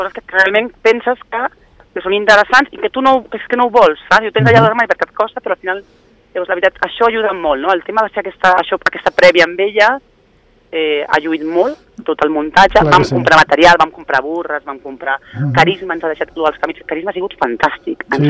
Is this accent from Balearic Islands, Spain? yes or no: no; Barcelona, Catalonia, Spain; moved away as an adult; jo soc de Barcelona i, no, de fet, jo porto 15 anys al país, però quan vivia a Barcelona, ja fa 20 anys